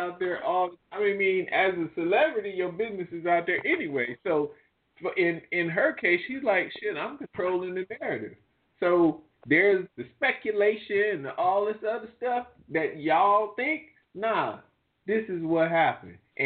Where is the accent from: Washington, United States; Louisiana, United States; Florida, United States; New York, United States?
Louisiana, United States; New Orleans; Just because I'm from New Orleans don't mean I care.